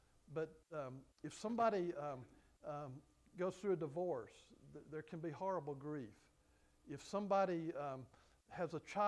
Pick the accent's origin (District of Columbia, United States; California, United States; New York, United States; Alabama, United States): Alabama, United States; Birmingham; We grew up together in Birmingham, Alabama, went to high school together, played football together, and we went to Alabama Christian College together and roomed together